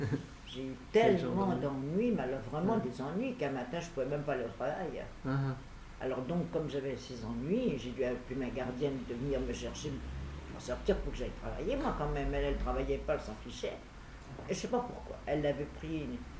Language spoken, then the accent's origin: French; Montigny-en-Morvan, Bourgogne-Franche-Comté, France; born there; also born or lived in Paris; now in Saint-Ouen, France; Je suis née à Montigny-en-Morvan dans la Nièvre.